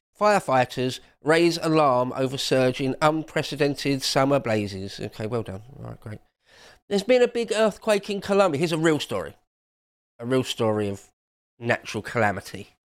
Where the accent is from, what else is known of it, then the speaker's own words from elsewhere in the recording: England, United Kingdom; It's easy for me to say as an Englishman. We haven't got any volcanoes. We haven't got any fault lines. We don't get earthquakes.